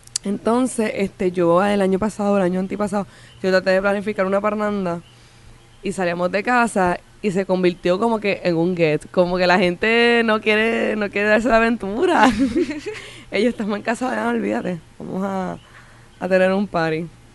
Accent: Puerto Rico; Amanda y yo somos puertorriqueñas

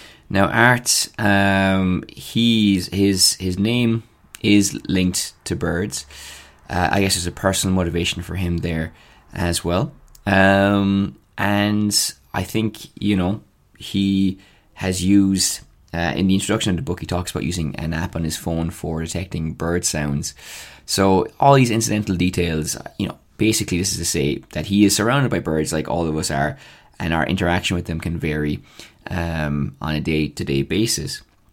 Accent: Ireland; which, if we were American, we could turn into something very romantic, that notion. But we're not. We're Irish and more cynical.

